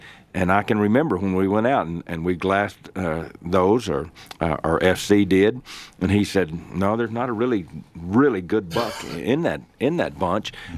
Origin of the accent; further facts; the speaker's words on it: Texas, United States; And, you know, I grew up down in Texas along with Scott